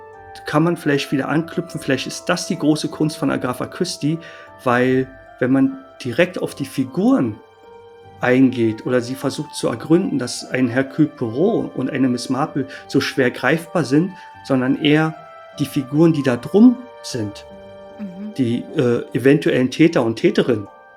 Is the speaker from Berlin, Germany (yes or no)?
yes; Berlin, Germany; für mich als Berliner